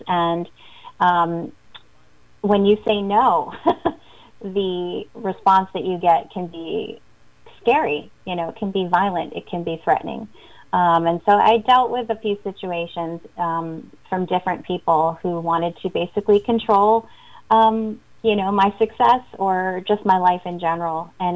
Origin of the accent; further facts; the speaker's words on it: Saratoga Springs, New York, United States; now in Melbourne, United States; Saratoga Springs, where I grew up. And I just really had always dreamed of something bigger than my hometown, as much as I love it to death. And had friends down here in Melbourne.